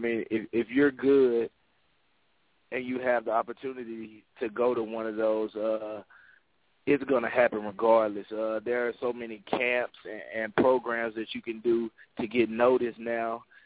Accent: Warren, Arkansas, United States; I'm from Arkansas. I'm from a small southeastern town called Warren, Arkansas.

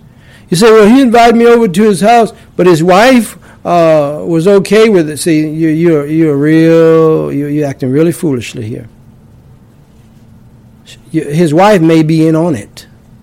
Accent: North Carolina, United States; also born or lived in New York; One in the country from my home state, or one of my home states of North Carolina. One in my other home state in New York.

